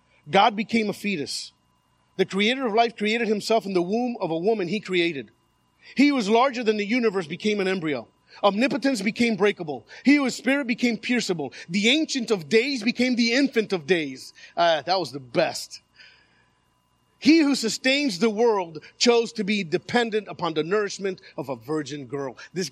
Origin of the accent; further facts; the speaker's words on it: Miami, Florida, United States; also born or lived in Havana, Cuba; I was born in Havana, raised in Little Havana, went to Miami High.